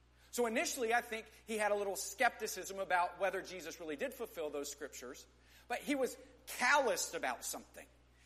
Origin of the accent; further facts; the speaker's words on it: Midland, Texas, United States; Now, I grew up in West Texas. Do I have any other West Texans in the room today? Praise the Lord for all you folks. I grew up in Midland, Texas.